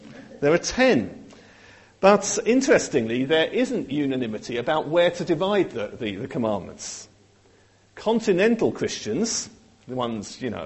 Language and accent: English; United Kingdom; But I'm British, through and through.